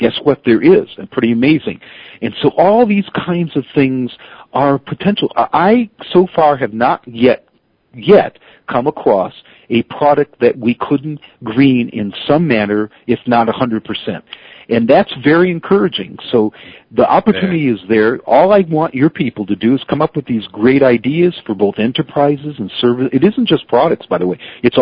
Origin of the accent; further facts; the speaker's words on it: Detroit, Michigan, United States; Detroit could use this. I grew up in Detroit. I was fostered by that.